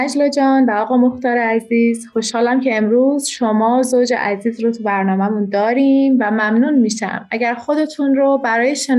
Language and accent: Persian; Iran; من به عنوان یک ایرانی